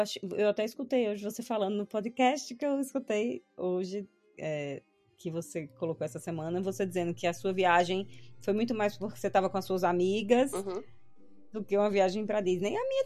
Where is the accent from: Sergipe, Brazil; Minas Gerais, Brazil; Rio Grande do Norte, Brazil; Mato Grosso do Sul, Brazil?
Rio Grande do Norte, Brazil; Natal; nessa época eu morava em São Paulo. Eu sou de Natal, né? Mas nessa época eu morava em São Paulo.